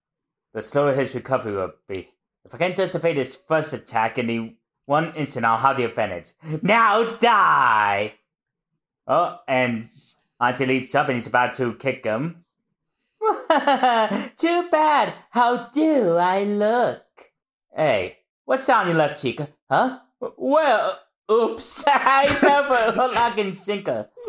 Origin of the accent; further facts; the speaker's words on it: Kyushu, Japan; I grew up in Kyushu, so there were a lot of anime I couldn't get